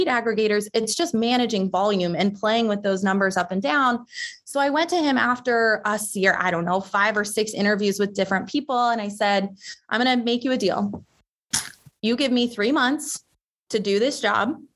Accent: Texas, United States; I grew up in Texas.

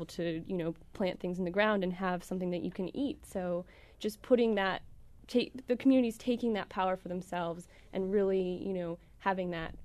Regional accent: Baltimore, Maryland, United States; I mean, I grew up in Baltimore City, but it is across the water.

